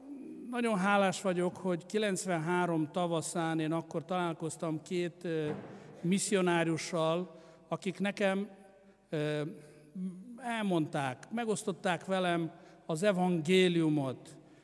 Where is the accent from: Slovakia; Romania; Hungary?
Romania; Transylvania; Én magam Erdélyben születtem, Ceausescu idejében egy árvaházban növekedtem föl.